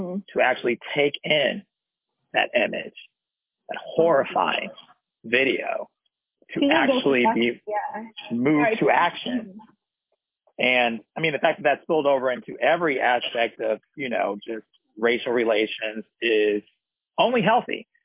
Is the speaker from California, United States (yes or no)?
yes; California, United States; I come from California where I just didn't grow up in what I perceived to be a racist community.